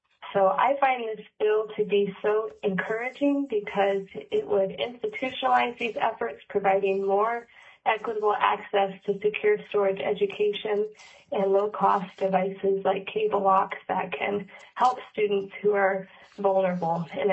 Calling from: Anchorage, Alaska, United States; I am calling from Anchorage

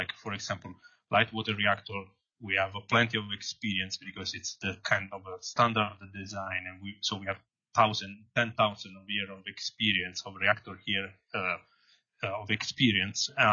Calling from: Idaho Falls, Idaho, United States; I'm a scientist at Idaho National Lab, and I'm speaking from Idaho Falls, Idaho.

